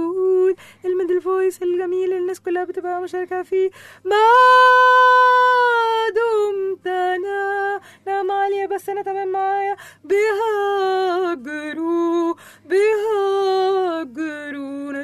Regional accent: Egypt; بكلم لبناني يعني من كتر ما سمعت اتقنت اللهجه عند اصحاب لبنانيين، وانت ببلش احكي لبناني ما بيقعدوا يصدقوا اني مصريه يعني اول ما رحت على لبنان ما عادوا يصدقوا اني مصريه على كتر ما بحكي

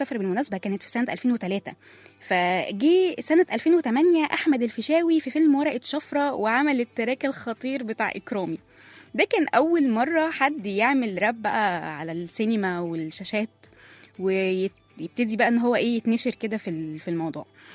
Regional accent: Egypt; بس السؤال هنا, ازاي نقدر كمصريين نعمل نفس النوع من التركات دي؟

